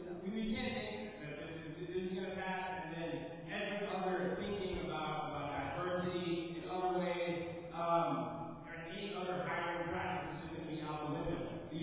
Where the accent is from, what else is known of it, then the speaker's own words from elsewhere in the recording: Texas, United States; because I'm a person from Texas. I am a Democrat in Texas